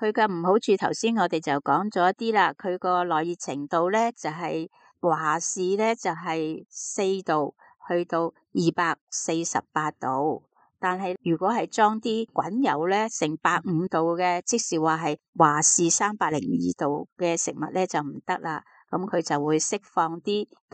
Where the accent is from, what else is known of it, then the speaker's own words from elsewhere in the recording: Hong Kong; 系啊，我哋香港用发泡胶噶嘛